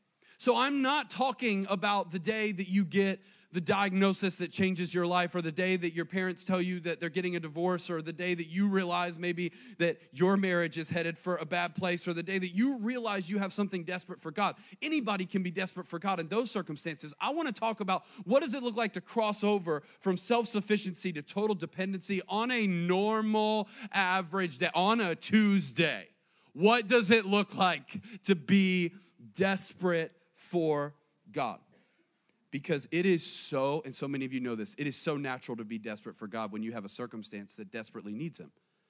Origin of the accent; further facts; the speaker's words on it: the South, United States; And I was like, yeah, I'm from the South, so it is what it is.